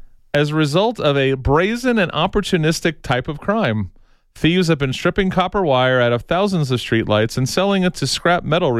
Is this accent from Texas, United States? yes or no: no; Tucson, Arizona, United States; Again, we're from Tucson.